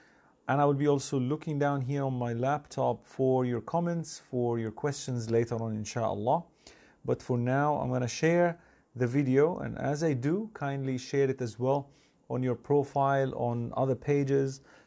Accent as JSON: {"language": "English", "town": "Karachi", "region": "Sindh", "country": "Pakistan", "said": "from Karachi."}